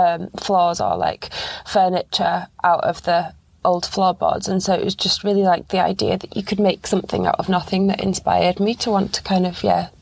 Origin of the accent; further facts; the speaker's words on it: Yorkshire and the Humber, United Kingdom; I grew up in West Yorkshire, like a really small town.